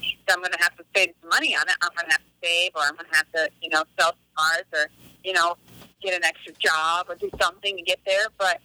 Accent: Rolla, Missouri, United States; In the Ozarks, Rolla, Missouri, in the middle of nowhere.

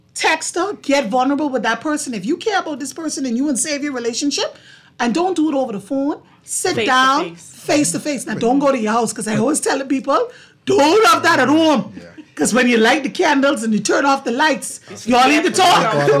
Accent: Grand Bahama, Bahamas; I remember my pastor, the church that I grew up with in Grand Bahama, St. John's Jubilee Cathedral.

